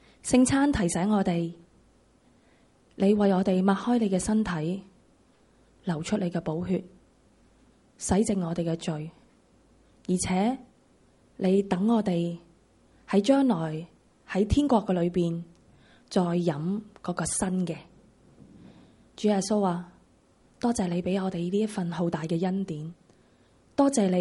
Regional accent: Hong Kong, China; 作为中国人民的一份子，宗教自由似乎没什么

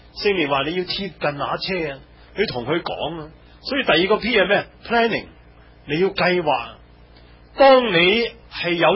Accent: Guangdong, China; 揾都揾翻我个广东人啊嘛

